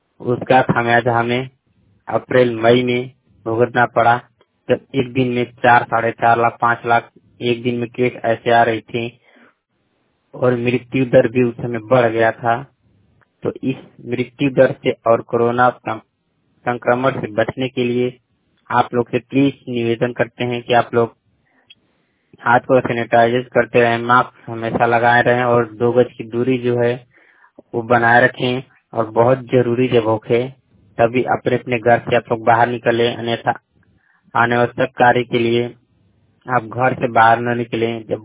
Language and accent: Hindi; Ghazipur, Uttar Pradesh, India; ग्राम मुरियारी, post Lakhania, जिला गाजीपुर, उत्तर प्रदेश का निवासी हूँ।